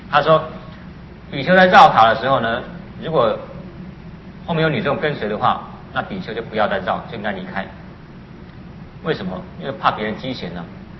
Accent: China; 我们中国人是没有了，我们是合在胸口。

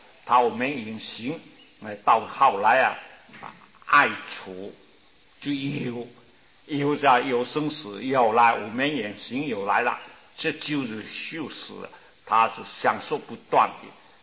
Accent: China; 我们中国人啊，是讲这东西啊

